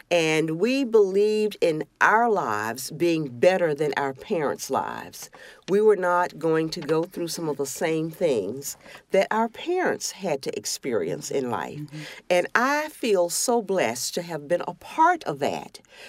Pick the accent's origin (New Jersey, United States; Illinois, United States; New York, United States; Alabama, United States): Alabama, United States; Birmingham; I grew up in Birmingham, Alabama, and I am proud to be a native of Alabama.